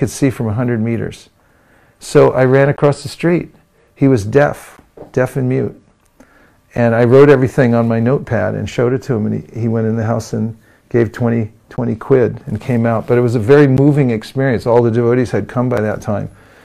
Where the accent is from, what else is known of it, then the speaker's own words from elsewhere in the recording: California, United States; I'm from California. Where are you from?